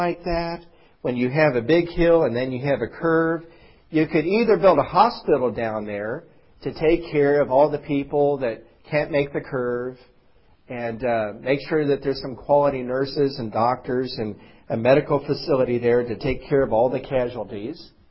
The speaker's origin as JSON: {"language": "English", "region": "the Ozarks", "country": "United States", "tie": "born or raised there", "said": "I grew up in the Ozarks, and there was a big hill about a half a mile from my house."}